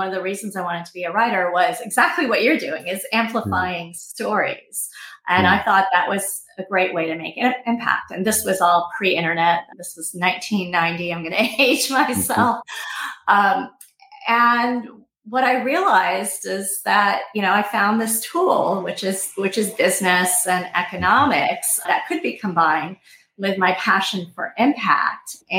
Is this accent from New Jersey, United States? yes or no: yes; New Jersey, United States; We're immigrants. I went to public school in rural New Jersey.